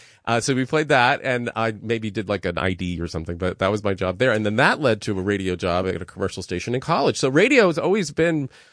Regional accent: Indiana, United States; I come from Indiana.

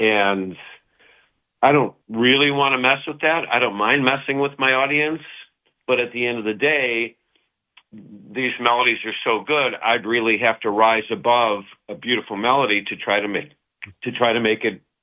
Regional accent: Chicago, Illinois, United States; I grew up in Chicago. In Chicago, we had the Old Town School of Folk Music

